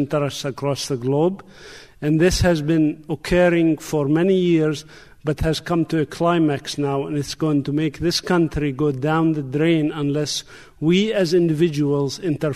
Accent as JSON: {"language": "English", "country": "United States", "said": "And I think, as an American, I feel America is going to decline unless we as individuals interfere."}